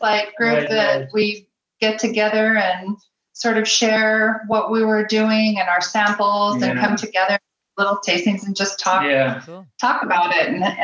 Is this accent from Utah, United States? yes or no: yes; Utah, United States; but I grew up in Utah. I can drive in snow. It's not really a problem.